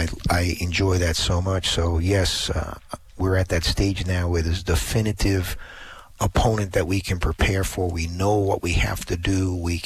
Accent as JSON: {"language": "English", "region": "New York", "country": "United States", "tie": "born or raised there", "said": "It dates back to growing up in New York when, you know, you grow up in Manhattan, Queens, the Bronx, Staten Island, Brooklyn, Long Island."}